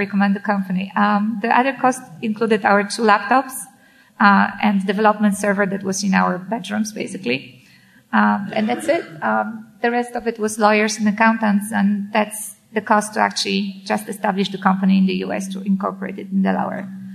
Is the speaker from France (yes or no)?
yes; France; English is a second language; so I'm French, and if you don't understand my accent, just raise your hand and we'll go slow.